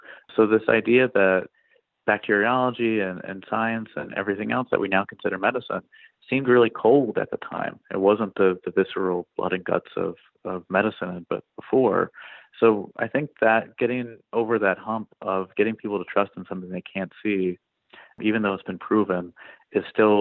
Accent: California, United States; So, you know, I grew up in California. I lived in LA for a while. I lived in the Bay Area

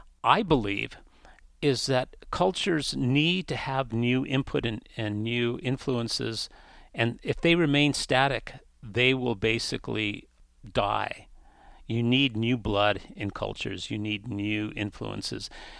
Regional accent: Santa Fe, New Mexico, United States; I wrote a book about growing up in Santa Fe and the Fiesta, and it was published by the Museum of New Mexico Press

